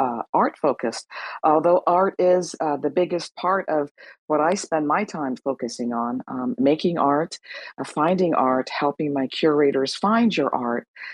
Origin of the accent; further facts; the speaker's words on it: California, United States; because I'm from California